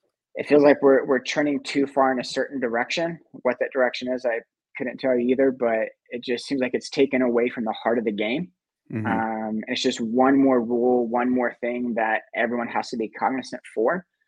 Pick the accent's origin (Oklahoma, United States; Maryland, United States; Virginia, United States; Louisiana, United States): Oklahoma, United States; But I'm originally from Oklahoma, so I have, you know, a little bit of that, you know, cowboy, in, so to speak.